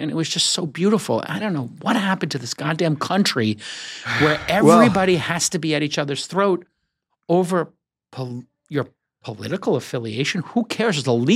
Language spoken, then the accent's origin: English; Brooklyn, New York, United States; And when I grew up in Brooklyn and you grew up in New York, we all took the subway.